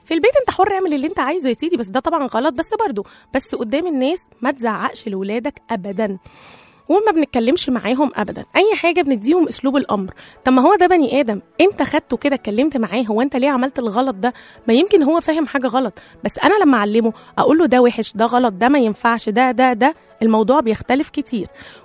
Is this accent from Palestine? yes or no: no; Egypt; طبعا احنا شعب مصري بيحب دايما يتريق على كل حاجه